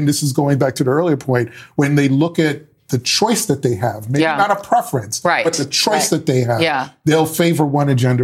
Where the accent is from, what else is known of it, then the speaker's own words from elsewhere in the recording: Bronx, New York, United States; And I'm like, I'm from the Bronx. I don't get that.